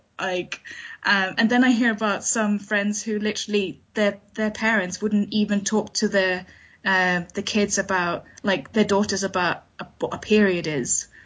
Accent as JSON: {"language": "English", "country": "Sweden", "second_language": "English", "moved": "as an adult", "lives_now": "United Kingdom", "said": "my accent is probably a little bit weird because I'm not British, I'm Swedish, and I've lived in the UK for about 10, 11 years now."}